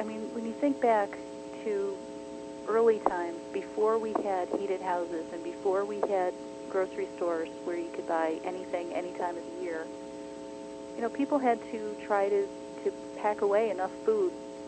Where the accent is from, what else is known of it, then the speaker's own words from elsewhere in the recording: Rochester, New York, United States; She lives here in my hometown of Rochester, New York